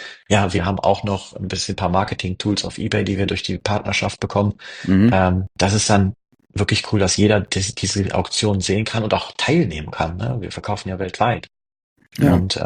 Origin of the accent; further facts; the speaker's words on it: Solingen, North Rhine-Westphalia, Germany; Ich bin aus Solingen.